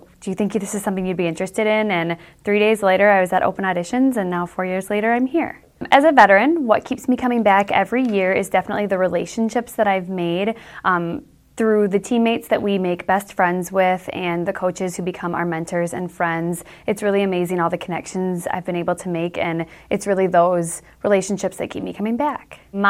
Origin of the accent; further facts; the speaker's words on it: Excelsior, Minnesota, United States; I'm from Excelsior